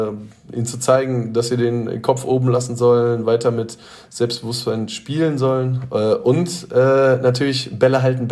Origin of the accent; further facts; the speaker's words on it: Detmold, North Rhine-Westphalia, Germany; Ich komme aus Detmold oder bin in Detmold geboren.